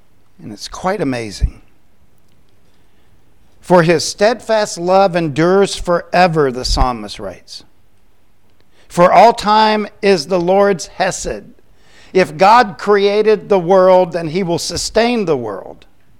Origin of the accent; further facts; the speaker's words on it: Florida, United States; When I was a little boy growing up in Florida, we had what was called a kumquat tree.